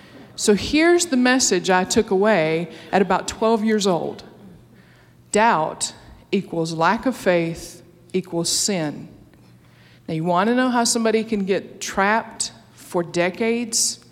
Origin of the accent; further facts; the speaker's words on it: Alabama, United States; I was raised in church. I grew up in the Deep South in Alabama, the daughter of a Baptist pastor.